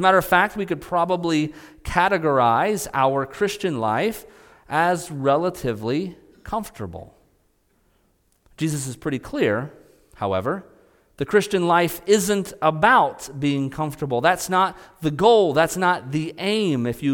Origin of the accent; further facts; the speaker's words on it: Scotland, United Kingdom; because I'm Scottish